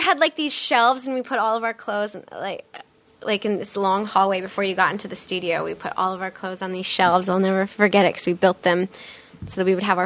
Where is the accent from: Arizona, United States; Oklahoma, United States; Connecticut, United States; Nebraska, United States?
Nebraska, United States; North Bend; moved away as an adult; also born or lived in Wayne, Nebraska; Yeah. So my parents moved around quite a bit, but it was always like little tiny small farm towns. But mostly North Bend, Nebraska, and Wayne, Nebraska is where I went to high school.